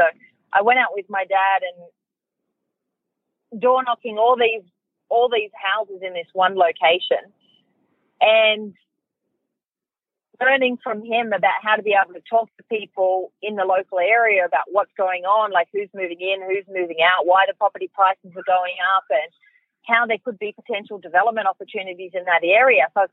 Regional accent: New South Wales, Australia; So I grew up out in Western Sydney

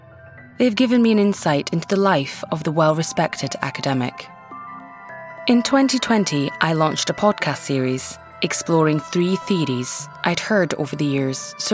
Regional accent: Scotland, United Kingdom; I'm from Aberdeenshire

